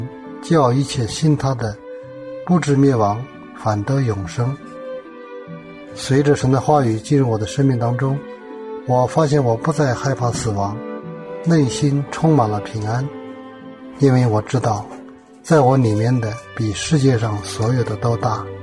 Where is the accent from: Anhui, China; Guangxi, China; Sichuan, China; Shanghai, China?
Anhui, China; born there; 我是出生在安徽农村，在我十几岁时就听见了福音。